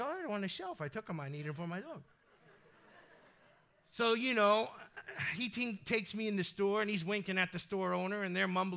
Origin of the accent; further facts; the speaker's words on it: Bronx, New York, United States; you grew up in Brooklyn, I'm from the Bronx